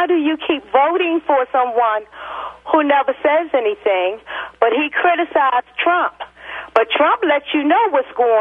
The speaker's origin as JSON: {"language": "English", "town": "Baltimore", "region": "Maryland", "country": "United States", "said": "I'm from Baltimore, Maryland."}